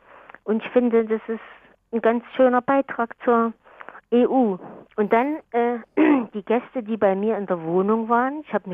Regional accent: Weimar, Thuringia, Germany; Weimar ist ja die kleinste Kulturhauptstadt Deutschlands. Das sage ich immer, wenn die Leute mich fragen, wo ich herkomme

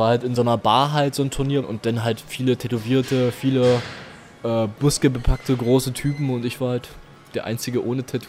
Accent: Hallensleben, Saxony-Anhalt, Germany; Die hat damals in einer Aral-Tankstelle bei uns in Sachsen-Anhalt, in der Stadt, wo ich zur Schule ging, Hallensleben, einen Flyer gefunden

